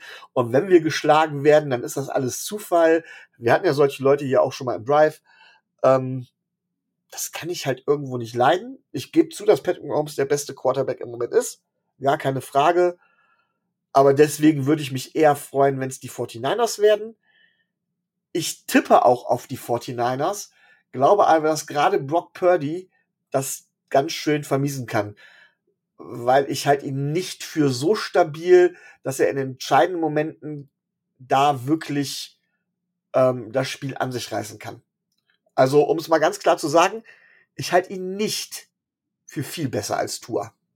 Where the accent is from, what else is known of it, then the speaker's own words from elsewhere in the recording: Rhineland, Germany; ich komme hier aus dem Rheinland